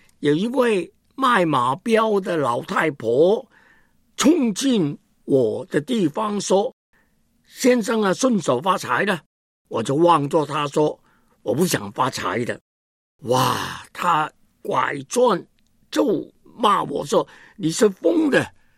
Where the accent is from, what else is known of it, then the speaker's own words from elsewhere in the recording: Hong Kong; Chinese is a second language; 弟兄姐妹啊，我是香港人，哎呀，没有亲戚朋友在内地，也不懂得呢普通话